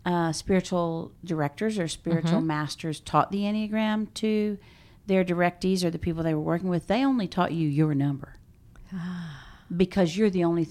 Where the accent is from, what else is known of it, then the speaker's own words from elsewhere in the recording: Dallas, Texas, United States; So the United States is a three country, and I'm from Dallas, which is a three city.